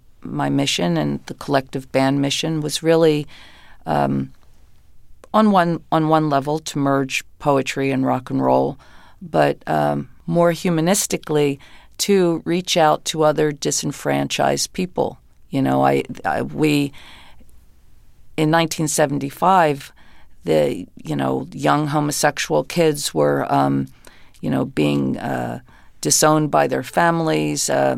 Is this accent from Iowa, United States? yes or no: no; New Jersey, United States; I mean, I came from the South Jersey, Philadelphia area, and in the early 60s, everybody sang.